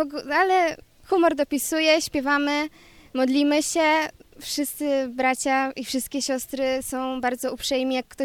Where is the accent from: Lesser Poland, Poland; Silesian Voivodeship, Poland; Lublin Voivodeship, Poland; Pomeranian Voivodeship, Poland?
Pomeranian Voivodeship, Poland; Starogard Gdański; jestem ze Starogardu Gdańskiego z Grupy Kociewskiej.